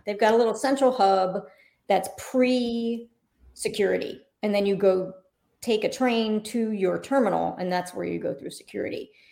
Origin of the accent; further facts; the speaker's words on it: St. Petersburg, Florida, United States; I grew up in St. Pete, so it's kind of sort of my home airport.